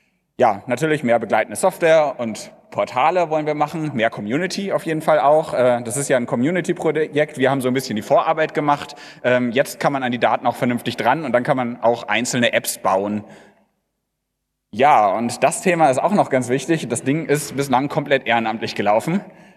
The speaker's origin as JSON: {"language": "German", "region": "North Rhine-Westphalia", "country": "Germany", "said": "Ich komme aus dem Ruhrgebiet, da haben wir ganz viele verschiedene Städte"}